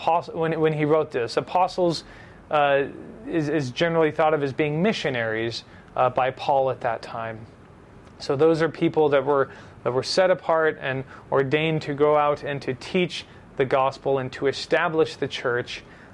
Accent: United States; I'm obviously an American

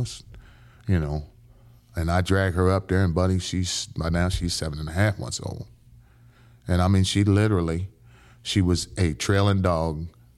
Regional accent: Dayton, Ohio, United States; also born or lived in Brooklyn; I was born in Brooklyn. And we moved to Dayton, Ohio.

